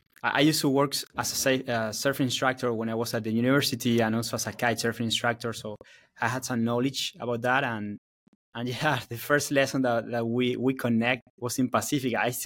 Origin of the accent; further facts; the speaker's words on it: Buenos Aires, Argentina; English is a second language; moved away as an adult; now in United States; Yeah, I was born and raised in Argentina.